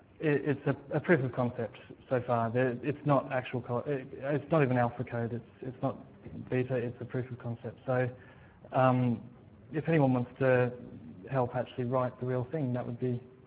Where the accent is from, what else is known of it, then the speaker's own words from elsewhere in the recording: Australia; now in London, United Kingdom; But yeah, I'm from Australia.